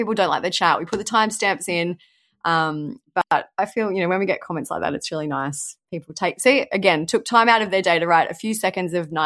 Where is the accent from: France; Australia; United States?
Australia; I'm Australian, so I think you mean me, although we both have accents depending on where you come from.